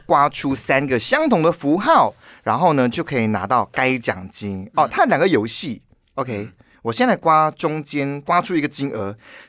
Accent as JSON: {"language": "Chinese", "country": "Malaysia", "said": "因为我们马来西亚人啊，在这个农历新年的期间呢，会听很多的这种贺岁歌曲"}